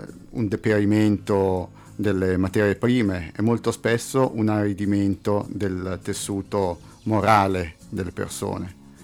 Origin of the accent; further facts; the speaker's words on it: Como, Lombardy, Italy; mi piace comunque pensare di avere una ricaduta e positiva sul territorio, sul mio territorio, da Comasco Doc